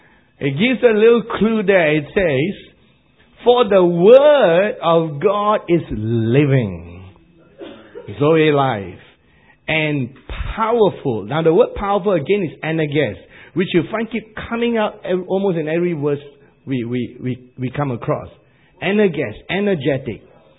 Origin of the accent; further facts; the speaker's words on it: England, United Kingdom; But I'm English.